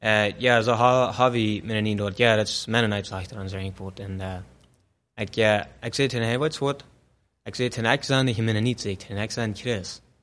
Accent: Mexico; born there; German is a second language; Ich bin in Mexiko geboren

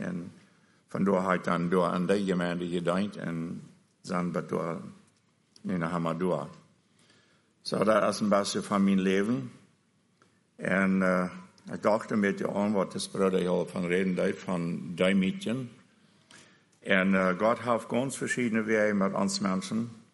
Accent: Belize; also born or lived in Durango, Mexico / Mexico; Und geboren bin ich auch in Durango. Und mit 5 Jahren, der Mess saß, trug ich mal nach Belize. Und dann habe ich dort 7 Jahre gewohnt, in Belize. Und da sind meine Schuljahre da gewohnt.

